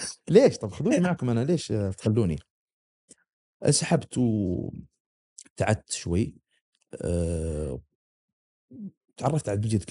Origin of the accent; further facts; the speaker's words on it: Dammam, Eastern Province, Saudi Arabia; عندنا في الدمام ذيك الأيام